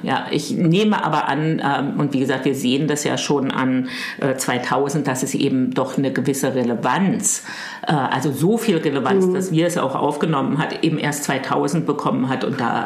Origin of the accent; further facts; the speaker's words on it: Germany; ich komme aus der DDR